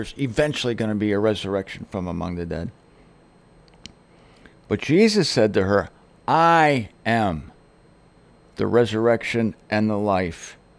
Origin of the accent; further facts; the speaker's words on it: Fort Lauderdale, Florida, United States; Fort Lauderdale, Florida. Yes, sir. Yes, ma'am. I'm proud of my hometown here. So I'm rocking the Fort Lauderdale hat.